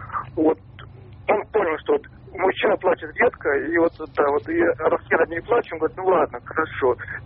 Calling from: Shchyolkovo, Moscow Oblast, Russia

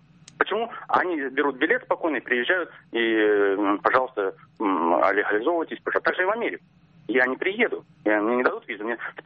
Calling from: Obninsk, Kaluga Oblast, Russia; я из Обнинска звоню.

